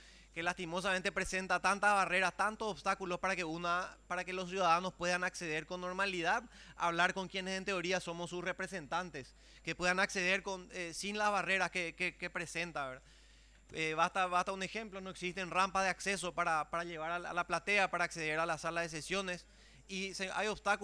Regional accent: Paraguay; Y que como paraguayos seamos un país que no excluya ni un solo paraguayo

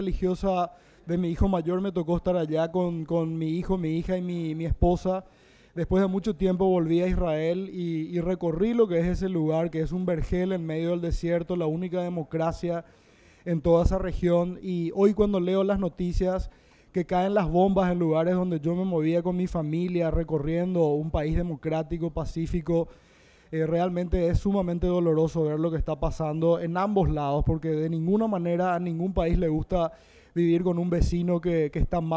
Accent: Paraguay; Somos muchos los paraguayos que somos 100% paraguayos, pero al mismo tiempo tenemos nuestros orígenes en otros lugares.

